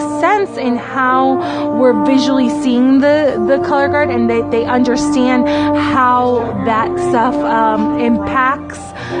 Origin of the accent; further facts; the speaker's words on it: Gainesville, Florida, United States; I am from Gainesville, Florida.